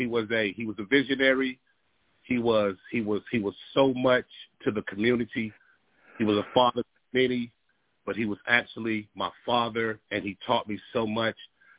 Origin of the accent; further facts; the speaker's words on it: Asheville, North Carolina, United States; also born or lived in Winston-Salem; I am from Asheville, North Carolina, born in Winston-Salem, but I am from Asheville, North Carolina.